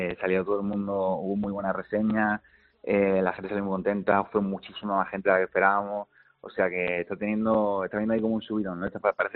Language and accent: Spanish; Málaga, Andalusia, Spain; la verdad que me hace mucha ilusión, ¿no?, tocar en mi tierra.